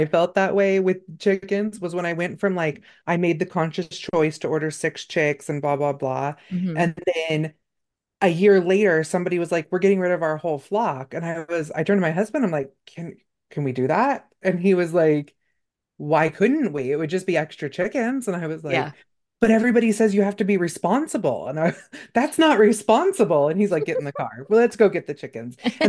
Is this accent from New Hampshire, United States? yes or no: no; California, United States; I grew up in Northern California.